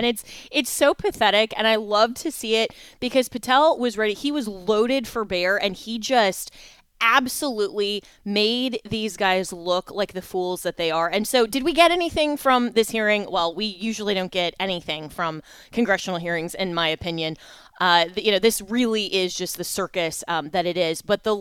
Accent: Florida, United States; especially here in my home state of Florida

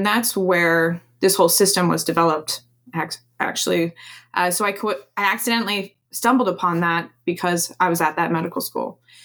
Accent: Poland; I'm from Poland. My parents are from Poland.

